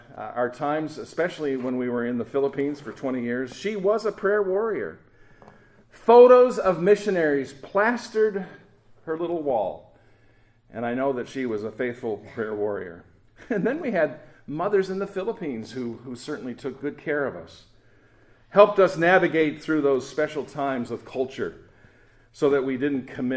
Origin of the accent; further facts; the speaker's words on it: Buffalo, New York, United States; I had the great joy the last 2 years living in my hometown of Buffalo, New York.